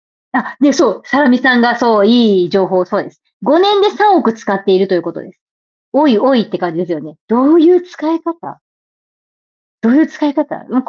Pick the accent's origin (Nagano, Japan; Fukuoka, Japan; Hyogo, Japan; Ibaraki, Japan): Fukuoka, Japan; 福岡県の私たち、福岡県民はすごく注目してるニュースなんですけど